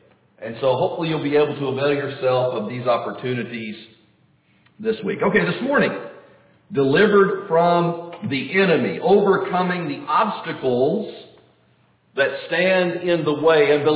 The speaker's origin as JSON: {"language": "English", "town": "Tomball", "region": "Texas", "country": "United States", "said": "Robert announced that I'm from Houston, Texas, actually from a little community to the northwest of Houston, Tomball, Texas."}